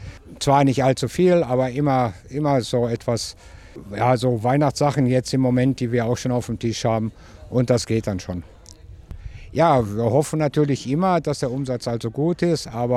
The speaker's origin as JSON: {"language": "German", "town": "Bochum", "region": "North Rhine-Westphalia", "country": "Germany", "said": "wir kommen aus Bochum."}